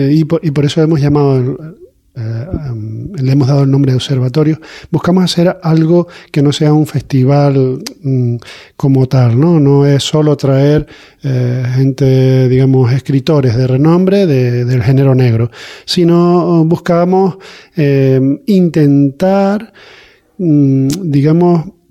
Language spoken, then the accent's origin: Spanish; Canary Islands, Spain; su parte de la niñez la vivió en Fuerteventura, como yo, que soy majorero